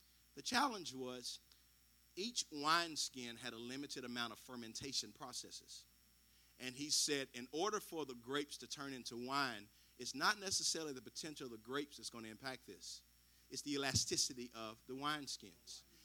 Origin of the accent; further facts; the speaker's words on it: Shelbyville, United States; It didn't bother me. I grew up in Shelbyville.